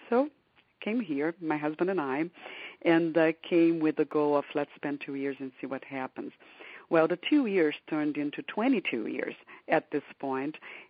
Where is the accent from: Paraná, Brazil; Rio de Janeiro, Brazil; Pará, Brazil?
Rio de Janeiro, Brazil; born and raised in Rio de Janeiro, but I was brought up in a very global environment